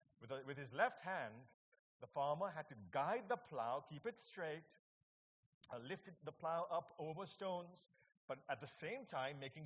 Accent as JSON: {"language": "English", "region": "East of England", "country": "United Kingdom", "said": "I come from Cambridgeshire, by the way. I come from Cambridgeshire."}